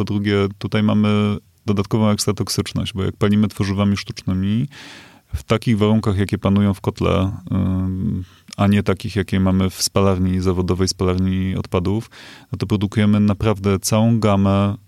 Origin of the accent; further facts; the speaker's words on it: Kraków, Lesser Poland, Poland; mimo, że powinienem wiedzieć jako Krakus